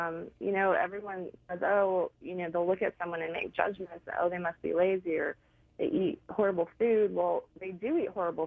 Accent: Houston, Texas, United States; also born or lived in Hawaii; now in Fort Worth, United States; I'm a Texas girl. I was born and raised in Houston. I spent many years of my life in Hawaii.

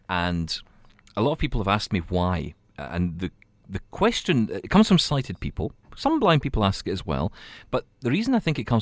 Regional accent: Scotland, United Kingdom; I'm Scottish

